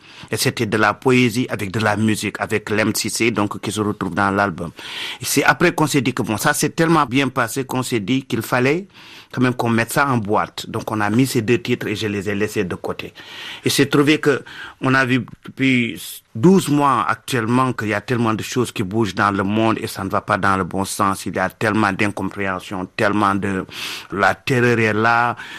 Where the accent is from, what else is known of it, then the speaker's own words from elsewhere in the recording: Senegal; on vient de l'Afrique, on est du Sénégal, on n'est pas loin du Burkina Faso et ça nous touche tous.